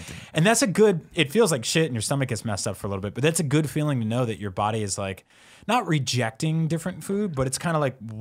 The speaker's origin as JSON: {"language": "English", "region": "East Coast", "country": "United States", "said": "I'm Italian from East Coast."}